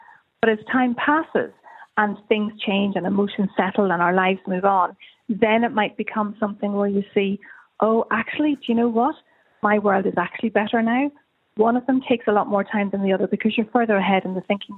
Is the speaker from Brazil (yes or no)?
no; Galway, Connacht, Ireland; because I'm from Galway and I live in the north of Ireland